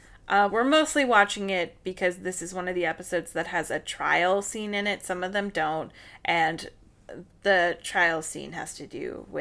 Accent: Maryland, United States; I really like seafood. I'm from Maryland. Love crab cakes

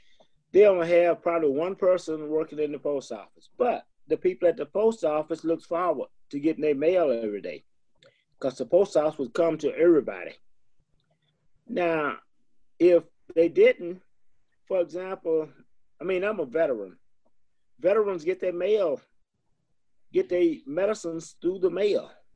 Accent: Paris, Texas, United States; I mean, I'm originally from Paris, Texas.

